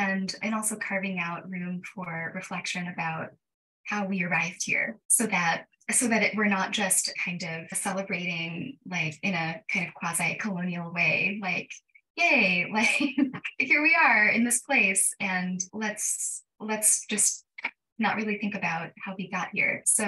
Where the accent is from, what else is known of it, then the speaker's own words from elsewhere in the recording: Ohio, United States; now in Boston, United States; I'm not from the place where I currently live. I grew up in Ohio, but I currently live in Greater Boston.